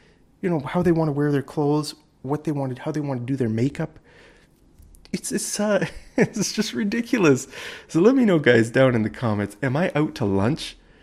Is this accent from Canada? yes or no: yes; Canada; as a Canadian, that was so weird.